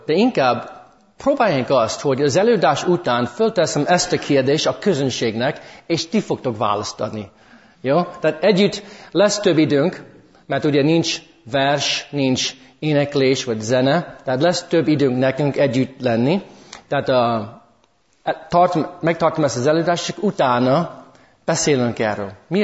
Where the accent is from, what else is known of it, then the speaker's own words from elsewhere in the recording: United States; now in Hungary; vannak sokan, akik nem ismernek engem, tehát eredetileg amerikai vagyok, jó? Amerikából jöttem, de most már több mint 10 éve lakok itt Magyarországon.